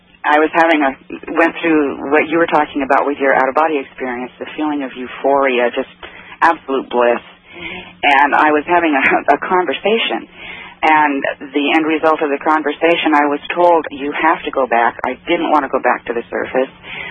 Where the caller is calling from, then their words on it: Menlo Park, California, United States; I'm calling from Menlo Park, California.